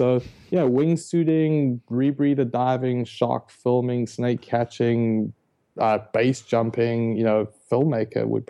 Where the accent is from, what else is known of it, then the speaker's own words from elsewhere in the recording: South Africa; So basically, I was born and raised in South Africa, hence the funny accent.